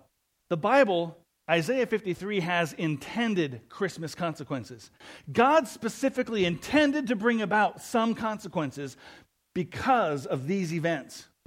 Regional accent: Denver, Colorado, United States; also born or lived in Castle Rock; But loved growing up in Denver.

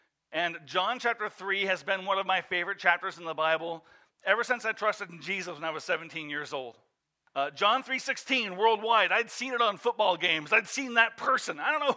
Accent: Colorado, United States; also born or lived in Iowa; I'm from Colorado. I grew up in Iowa. I grew up in Colorado. Traveled the Midwest.

